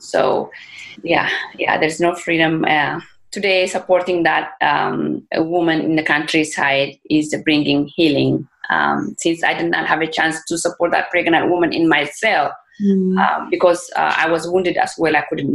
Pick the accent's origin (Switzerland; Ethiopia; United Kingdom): Ethiopia; Oromia; English is a second language; As I said, I'm from Oromia, Ethiopia.